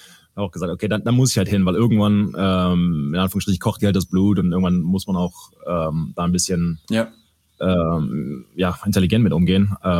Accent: Neuss, North Rhine-Westphalia, Germany; also born or lived in Düsseldorf; Ich bin in Düsseldorf geboren, bin aber relativ schnell, damals bei Neuss in Nordrhein-Westfalen, umgezogen mit meiner Familie, also meine beiden Eltern und habe eine ältere Schwester, Stephanie, und haben da lang gelebt und sind dann nach Karst umgezogen, also nicht weit von North weg.

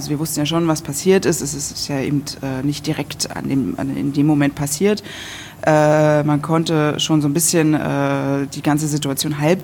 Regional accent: Berlin, Germany; ich komme ja aus Berlin.

